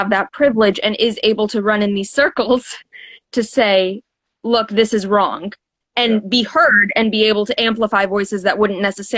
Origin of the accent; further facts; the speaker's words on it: New Jersey, United States; also born or lived in Atlanta; Well, I was born in Atlanta and I spent my early childhood in New Jersey, and I live in Suwanee right now.